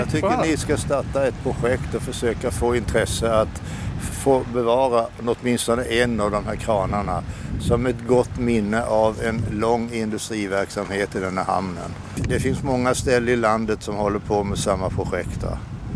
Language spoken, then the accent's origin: Swedish; Kalmar, Kalmar County, Sweden; jag bor ju i Kalmar numera, där jag är barnfödd.